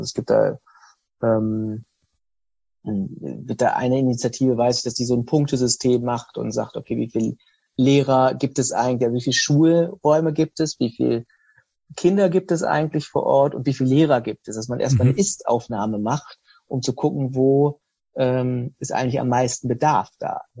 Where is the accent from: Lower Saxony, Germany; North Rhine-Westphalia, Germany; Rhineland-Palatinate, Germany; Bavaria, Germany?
Lower Saxony, Germany; Osnabrück; Also ich bin in Osnabrück aufgewachsen, habe hier Abitur gemacht, bin dann nach dem Abitur sofort weg gewesen zum Studieren und bin dann nach dem Studium hierhin zurück.